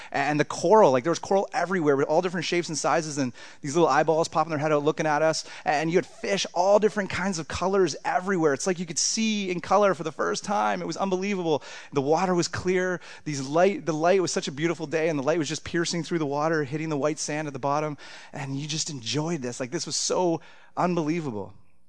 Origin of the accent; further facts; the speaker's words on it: Ontario, Canada; I'm from Ontario, so I love my water cold, fresh, and the fish really small.